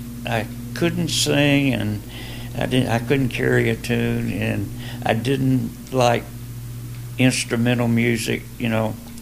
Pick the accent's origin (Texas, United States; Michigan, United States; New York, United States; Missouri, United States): Michigan, United States; Detroit; born there; also born or lived in Pennsylvania; Yeah, I was born in Detroit. That's where we started.